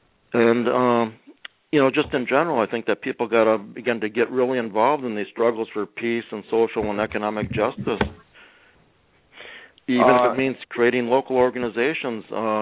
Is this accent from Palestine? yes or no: no; Grand Rapids, Michigan, United States; now in Warroad, United States; I come from Grand Rapids, Michigan. I'm now living in my home is War Road, Minnesota.